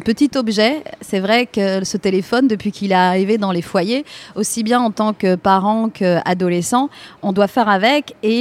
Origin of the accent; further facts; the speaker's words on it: Guadeloupe; Parce que moi, je suis guadeloupéenne.